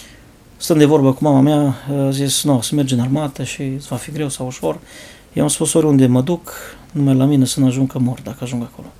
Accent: Cluj-Napoca, Cluj County, Romania; au văzut că sunt din Cluj

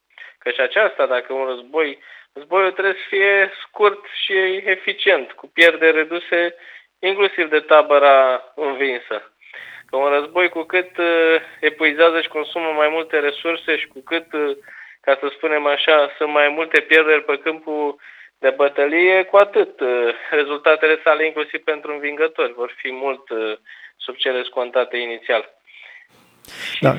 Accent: Romania; eu mă simt jignit ca român

